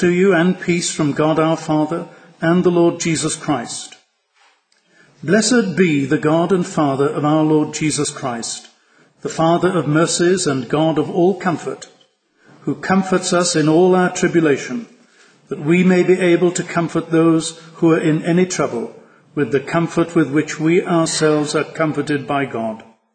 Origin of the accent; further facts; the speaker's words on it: Liverpool, North West England, United Kingdom; now in Scotland, United Kingdom; I better explain the fact that I am not American. I'm not Scottish, although I've lived in Scotland for 35 years. But I was born and raised in the city of Liverpool in England.